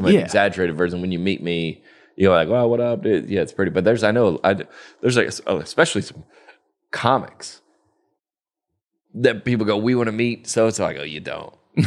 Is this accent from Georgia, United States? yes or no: yes; Atlanta, Georgia, United States; The first one I remember was the Bert Show, because I grew up in Atlanta.